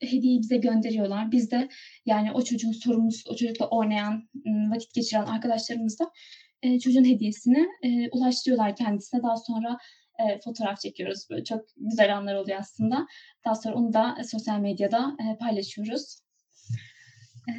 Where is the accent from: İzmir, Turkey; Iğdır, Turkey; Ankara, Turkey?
Ankara, Turkey; Ben Ankara'da doğdum ve yani yani 21 yıldır Ankara'dayım.